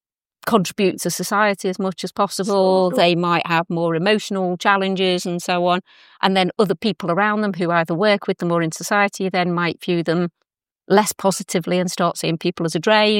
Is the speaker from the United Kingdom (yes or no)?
yes; Liverpool, North West England, United Kingdom; now in Buckhurst Hill, United Kingdom; I live in Buckhurst Hill. I'm from Liverpool originally.